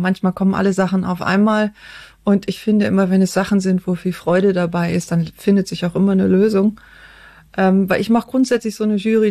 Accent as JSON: {"language": "German", "town": "Cologne", "region": "North Rhine-Westphalia", "country": "Germany", "tie": "born there", "said": "Mein Vater war aus Bayern und meine Mutter aus Berlin. Ich glaube, das hat sich so ein bisschen ausgelöscht mit der Sprache. Ja, ich bin vom Herzen Kölnerin"}